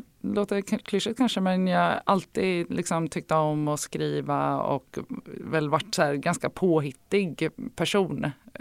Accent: Jönköping, Jönköping County, Sweden; på distans från Jönköping där jag kommer ifrån.

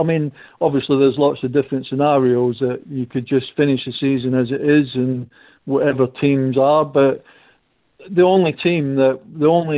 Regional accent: Scotland, United Kingdom; does that mean I'll get my match fee for not turning up? being a Scotsman.

